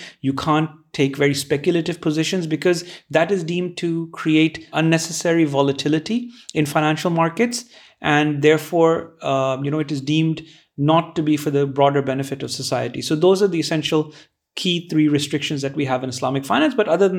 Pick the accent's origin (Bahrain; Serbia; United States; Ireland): Bahrain; I was born and raised in Bahrain, which is a tiny little island off the coast of Saudi Arabia.